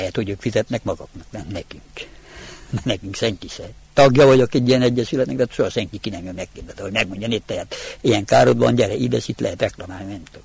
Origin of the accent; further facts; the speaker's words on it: Nyárádszentlászló, Mureș County, Romania; Nyárád Szentlászlói lakos. Itt születtem Szentlászlón, nagyobb részt itt dolgoztam, és aztán itt is fogok maradni.